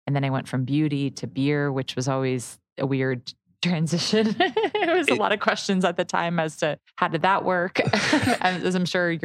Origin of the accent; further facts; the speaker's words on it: Connecticut, United States; also born or lived in Ohio; So, I grew up in Connecticut. So I'm from the East Coast. I went to school out in Ohio.